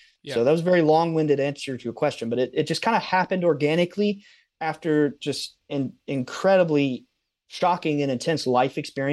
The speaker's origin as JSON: {"language": "English", "region": "North Carolina", "country": "United States", "said": "But so I say all this to say we're from North Carolina, so we're smack dab in the Bible Belt"}